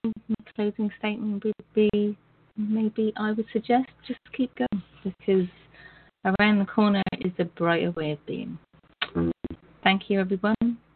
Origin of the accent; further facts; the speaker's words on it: England, United Kingdom; Well, I am English, so.